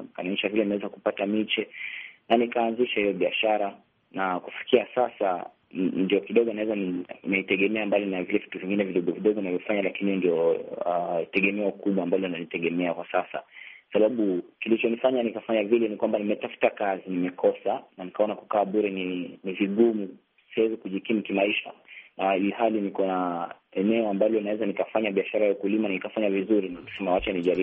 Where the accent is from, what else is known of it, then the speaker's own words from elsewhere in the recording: Shimba Hills, Kwale County, Kenya; kijana mwenye umri 23, natokea eneo la Shimba Hills katika kaunti ya Kwale, eneo la Kenya.